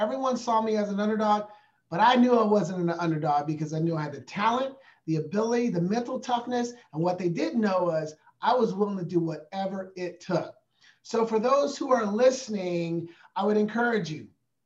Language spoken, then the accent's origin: English; Portland, Oregon, United States; I was raised in Northeast Portland, you know, in Oregon. We struggled growing up.